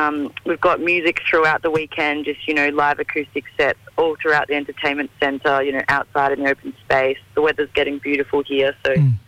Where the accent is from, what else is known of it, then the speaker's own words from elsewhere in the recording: Darwin, Northern Territory, Australia; I'm from Darwin. I grew up here. My family's from just out of Darwin, but also from Moa Island and the Wolsuthi people in Cape York.